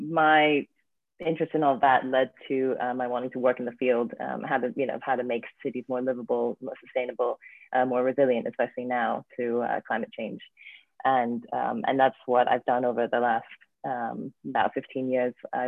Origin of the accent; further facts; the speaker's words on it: Hong Kong; also born or lived in London; now in New York City, United States; I've been a big city inhabitant my entire life. I grew up in Hong Kong. I then moved to London, lived there for about 8 years, and then now I live in New York City.